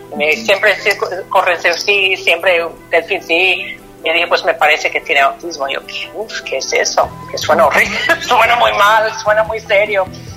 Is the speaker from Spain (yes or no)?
no; Chicago, Illinois, United States; yo soy de Chicago originalmente